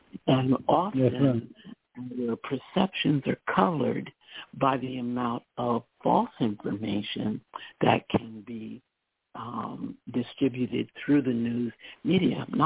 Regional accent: New York, United States; Yes, it's … I'm from the New York area, and I'm very grateful.

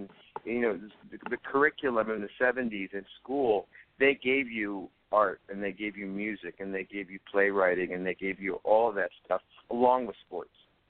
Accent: Hollywood, California, United States; But I grew up in Hollywood.

